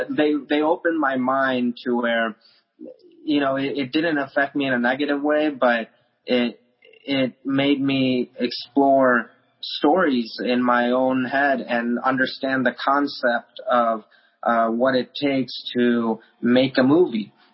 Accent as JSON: {"language": "English", "town": "Parma Heights", "region": "Ohio", "country": "United States", "tie": "born or raised there", "said": "where I grew up in Parma Heights, Ohio, at the Parma school districts."}